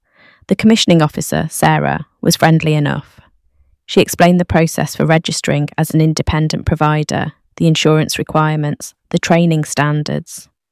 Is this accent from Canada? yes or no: no; Hulme, North West England, United Kingdom; Growing up in Hume, I watched my gran struggle to stay in her own home as her mobility got worse.